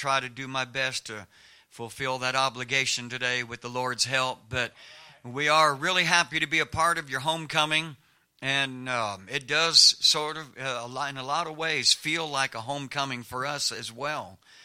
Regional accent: California, United States; Some of you that have heard my testimony, you know that I was raised in California, and yet you still let me preach here, so that's a miracle.

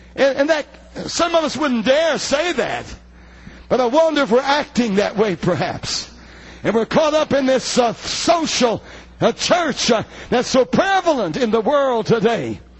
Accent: United States; You know, as an American

